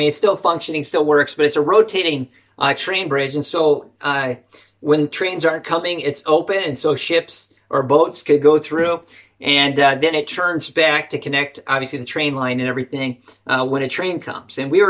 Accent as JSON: {"language": "English", "region": "Wisconsin", "country": "United States", "tie": "born or raised there", "said": "I grew up in Wisconsin, and a lot of water in the area where I'm from. I'm just across from Minnesota, the land of 10,000 lakes"}